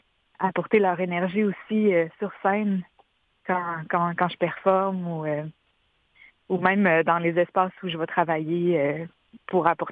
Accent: Quebec, Canada; le lac Saint-Jean, il vit à l'intérieur de moi. C'est là où j'ai grandi, c'est là où ma famille est encore là.

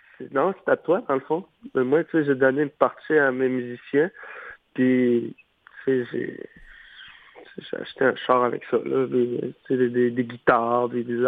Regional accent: Uashat, Quebec, Canada; je viens de Ouachat. Je viens de la communauté de Ouachat, dans le fond

